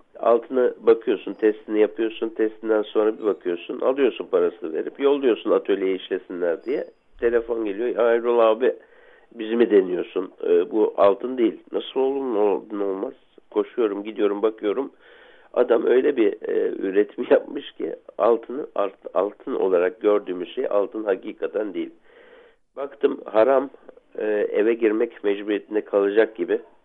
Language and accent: Turkish; Istanbul, Turkey; now in Germany; İstanbul doğumluyum. Doğma büyüme İstanbul'dayım. Bunun özellikle üzerine basaraktan, çünkü babam da İstanbullu ve annem Adapazarlı, yani Marmara bölgesinden geliyoruz.